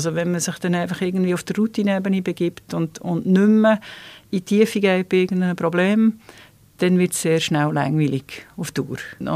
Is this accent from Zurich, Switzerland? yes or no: no; Evilar, Bern, Switzerland; Ich bin aufgewachsen oberhalb von Biel in Evilar und das hat mich mal geprägt von Zweisprachigkeit her, obwohl ich Französisch hatte, also meine Eltern waren Deutschschweizer. Aber ich hatte natürlich das Französisch von Kindesbeinen an im Ohr.